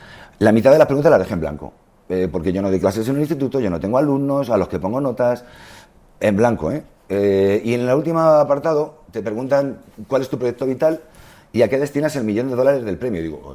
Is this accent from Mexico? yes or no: no; Spain; no saben que somos españoles